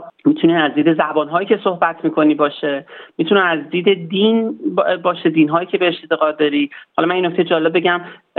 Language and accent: Persian; Iran; born or raised there